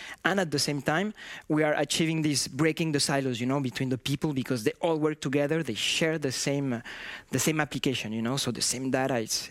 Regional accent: Mexico; moved away as an adult; now in France; I always like to say that I'm Mexican. And so I was born in Mexico, and since I was a little boy, I used these pens

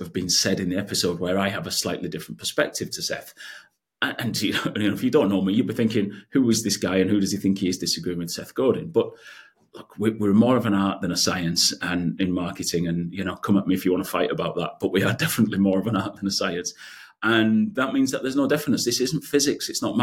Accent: United Kingdom; I'm a Brit and I hate the kind of forced, hey, sir, how's your day going?

